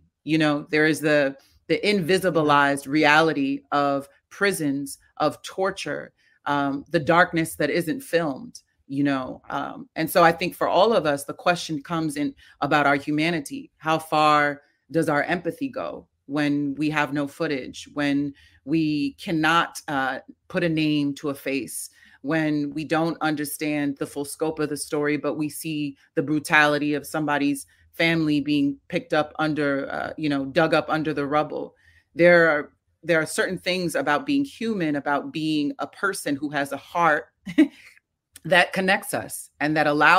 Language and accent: English; New York City, New York, United States; as a New Yorker, as a kid that grew up in New York City, I remember sitting in my, you know, my mother's car